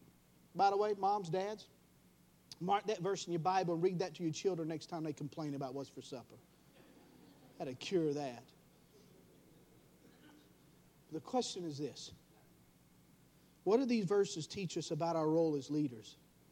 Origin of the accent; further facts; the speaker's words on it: Georgia, United States; I'm not a smart man. I grew up in Northeast Georgia. I put a lot of quail on my plate.